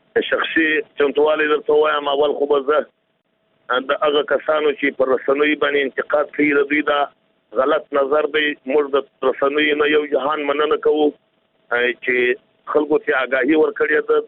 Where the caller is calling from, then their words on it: Jowzjan, Afghanistan; زه پښتون يم د جوزجان ولایت څخه سفر په تماس کېم